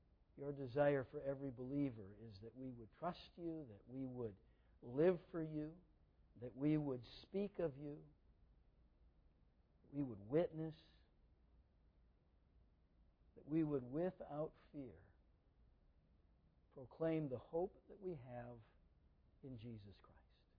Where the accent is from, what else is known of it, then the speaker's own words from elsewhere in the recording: United States; I mean, I'm an American pastor